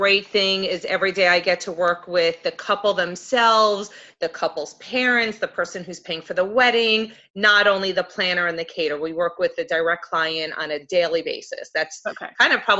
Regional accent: New York, United States; accent: New York; I'll always hold on to my New York accent.

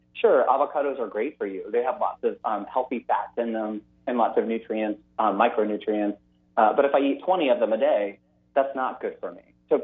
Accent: the South, United States; I'm from the South, and I believe in eating food that I enjoy as well

